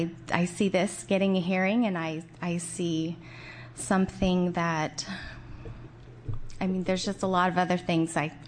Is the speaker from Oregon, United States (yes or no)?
yes; Gladstone, Oregon, United States; I'm from Gladstone, Oregon.